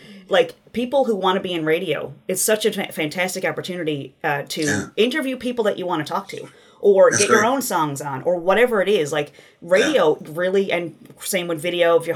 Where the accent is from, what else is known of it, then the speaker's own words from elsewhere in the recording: United States; I wasn't allowed anywhere near Obama, even though I'm an American.